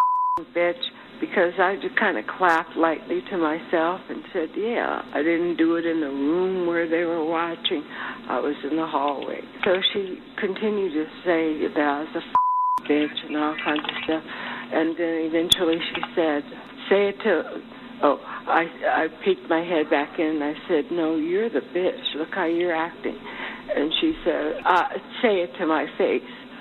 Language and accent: English; California, United States; I'm from California.